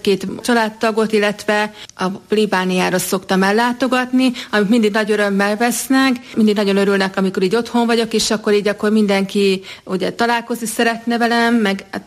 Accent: Jászárokszállás, Jász-Nagykun-Szolnok, Hungary; moved away as an adult; Igen, tehát én jászárokszállásról származom, tehát egészen 2003-ban jöttem el jászárokszállásról, tehát tanulmányok, meg a rendbelépés véget is, úgyhogy de mindvégig ott éltem jászárokszálláson.

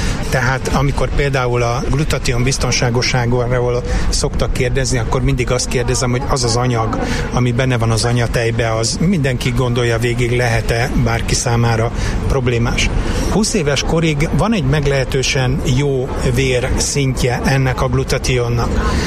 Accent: Szeged, Csongrád-Csanád, Hungary

